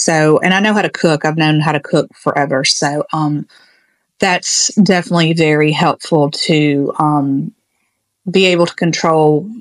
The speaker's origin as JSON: {"language": "English", "region": "Mississippi", "country": "United States", "said": "And I'm from Mississippi originally, and I love gas station food. I don't know if anyone else really knows the South and how you can get some really good food in a gas station"}